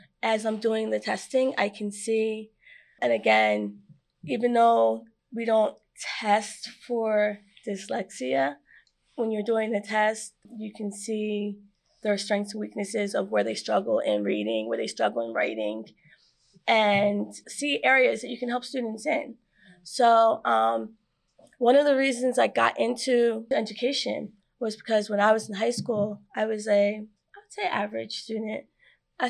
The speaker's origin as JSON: {"language": "English", "region": "New Jersey", "country": "United States", "said": "and I am from Salem County."}